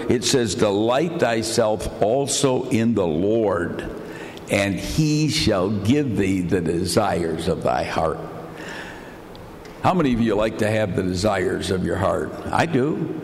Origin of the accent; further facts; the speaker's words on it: Grand Rapids, Michigan, United States; born there; now in Pennsylvania, United States; I came from Michigan. I'm pastoring in Pennsylvania.